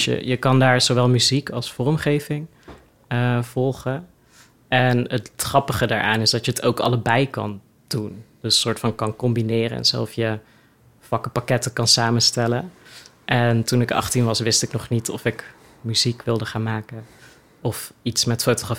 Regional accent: Oosterhout, North Brabant, Netherlands; Ik kom dus uit Oosterhout oorspronkelijk.

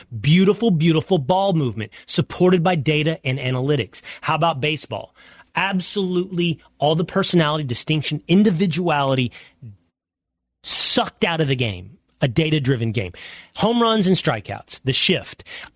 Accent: Texas, United States; I'm a Texan. I want us to have our, yeah, jingoistic Texan culture.

